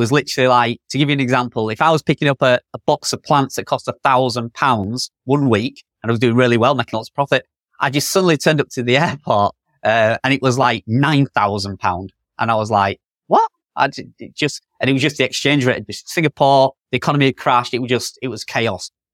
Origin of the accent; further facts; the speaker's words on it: York, Yorkshire and the Humber, United Kingdom; where I live is a very touristy town. Everybody knows I'm from York, which is like, I think it's like the second most popular tourist destination in the UK.